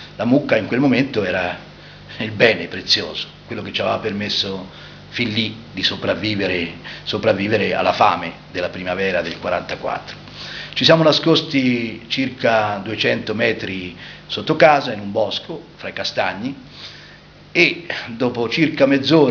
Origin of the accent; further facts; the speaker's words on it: Tuscany, Italy; accent: Versilian; parlavano il nostro accento versiliese